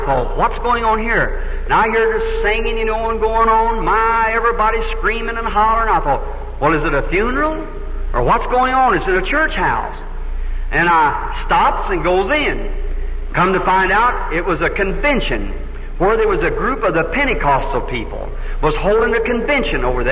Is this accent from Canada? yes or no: no; Ireland; And she was laughing at me, I'll never forget it, about being an Irishman and painting the shamrock and so forth.